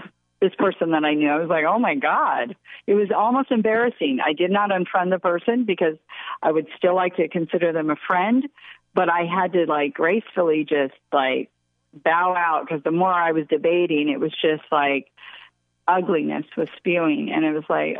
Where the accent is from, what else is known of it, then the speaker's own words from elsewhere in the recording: California, United States; because I'm from California, I hop over that border.